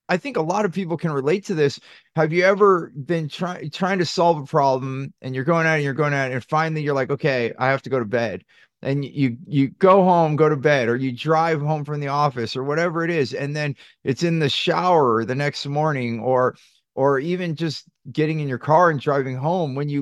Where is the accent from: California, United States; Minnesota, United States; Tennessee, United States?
California, United States; Silicon Valley; So I grew up in Silicon Valley.